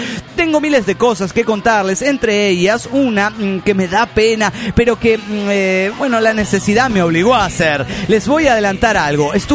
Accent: León, Guanajuato, Mexico; de León, Guanajuato, México.

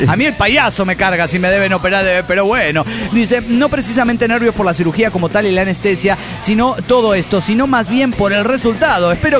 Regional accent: Ensenada, Baja California, Mexico; soy el homie de Ensenada Baja Califas.

